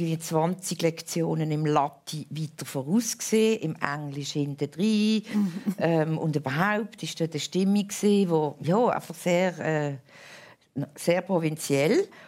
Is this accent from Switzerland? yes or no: yes; Basel, Basel-Stadt, Switzerland; also born or lived in Münchenstein; ich bin in Basel im Neubadquartier aufgewachsen. Und dann, als ich etwa 11, 12 war, sind meine Eltern nach Münchenstein gezögelt